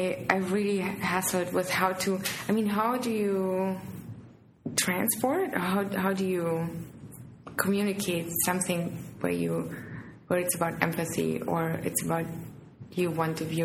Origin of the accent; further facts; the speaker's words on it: Romania; And I think when I grew up in Romania, the way I see it for me and how it makes sense to me, yeah, we really didn't have much